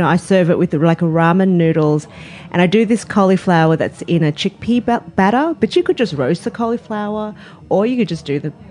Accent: Australia; we grew up in Australia.

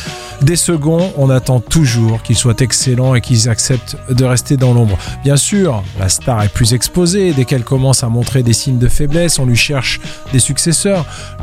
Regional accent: Occitanie, France; Je suis du Gard, je suis du côté où on fait du Côte-du-Rhône, tout le monde fait du vin

